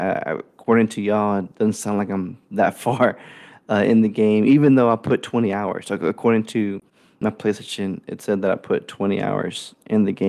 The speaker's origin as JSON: {"language": "English", "region": "the South", "country": "United States", "said": "just, I guess, my Southern style to the characters, I guess, because again, I'm from the South"}